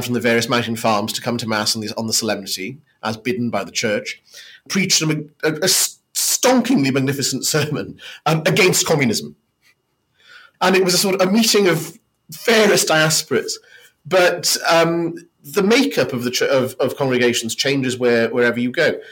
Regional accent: Wales, United Kingdom; I grew up in Mid Wales.

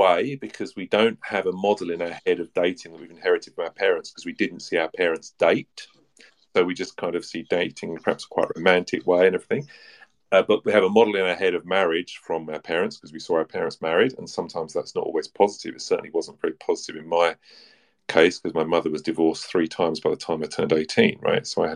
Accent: United Kingdom; I'm British

